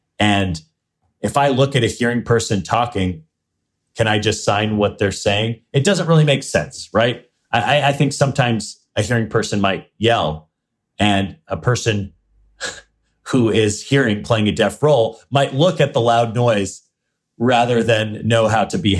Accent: Arizona, United States; You know, I'm from Arizona. I'm not a fisherman. We don't have an ocean in Arizona, if you know what I mean.

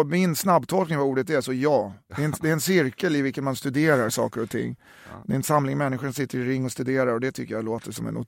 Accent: Uppsala, Uppsala County, Sweden; Trots att jag är från Uppsala.

